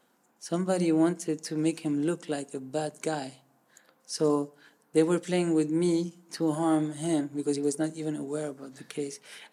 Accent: Lebanon; So growing up in Lebanon gives me this conscience, political conscience, that moderates are hated from both sides.

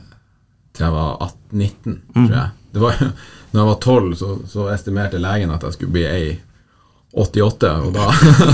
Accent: Bardufoss, Troms, Norway; Men så tror jeg også at det var veldig fint hjemme på Bardufoss, og hadde en veldig fin oppvekst, og hadde egentlig ikke så veldig lyst å dra derifra når jeg gikk på videregående.

